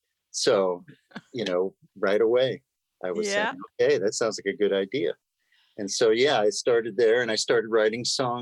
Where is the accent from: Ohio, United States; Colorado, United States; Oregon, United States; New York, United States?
New York, United States; Forest Hills; Well, I'm an East Coast boy. I grew up in Forest Hills, Queens.